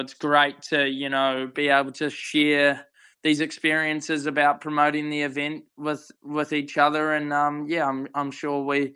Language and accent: English; Wellington, New Zealand; In New Zealand, I'm from Wellington